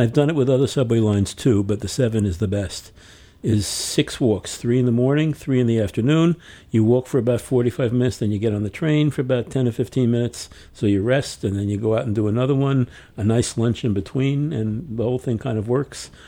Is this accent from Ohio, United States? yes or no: no; New York, United States; I grew up in New York. I was out of New York for 14 years. I came back in the 70s at the low point